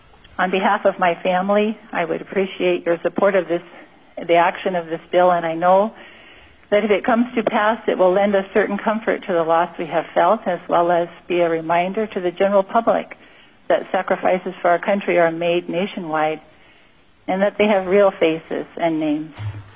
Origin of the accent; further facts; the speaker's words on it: Sitka, Alaska, United States; now in Petersburg, United States; I'm from Sitka. That's where I live. But now my hometown is Petersburg.